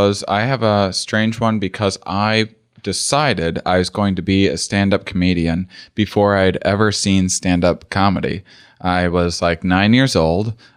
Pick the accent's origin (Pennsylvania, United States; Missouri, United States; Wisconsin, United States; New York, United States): Wisconsin, United States; now in Boston, United States; I told people that I was from back home because I moved to Boston from Wisconsin because I didn't want anyone I knew being any.